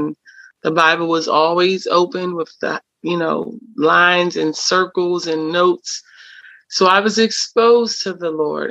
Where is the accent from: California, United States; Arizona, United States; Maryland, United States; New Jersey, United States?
Maryland, United States; Baltimore; I grew up in Baltimore City, and a housing projects. And it has now been labeled one of the most notorious housing projects in Maryland.